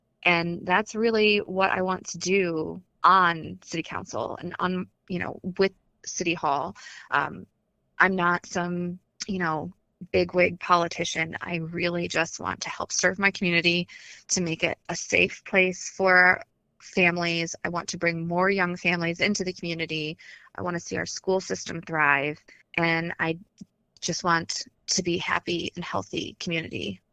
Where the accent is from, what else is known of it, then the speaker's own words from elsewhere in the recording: Ohio, United States; now in Cuyahoga Falls, United States; I have lived in, I'm not born in Cuyahoga Falls. I grew up in Geauga County. I chose Cuyahoga Falls to be my home.